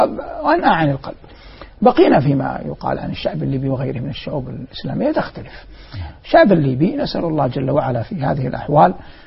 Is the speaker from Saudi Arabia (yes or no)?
yes; Saudi Arabia; now in Doha, Qatar; أن أكون في بلد الثاني الدوحة مع اعتزازي العظيم وإجلالي الكبير لبلدي الأم ووطني الغالي المملكة العربية السعودية